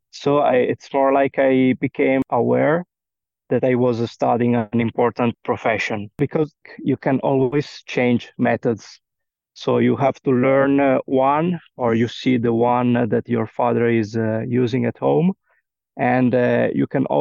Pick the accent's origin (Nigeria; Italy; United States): Italy; Diano d'Alba, Piedmont; English is a second language; So I remember about growing up in Diano d'Alba, like an immense playground immersed in the nature.